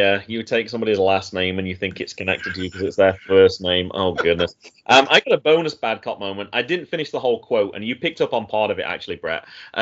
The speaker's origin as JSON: {"language": "English", "country": "United Kingdom", "said": "even though I'm not allowed to do that as a British citizen."}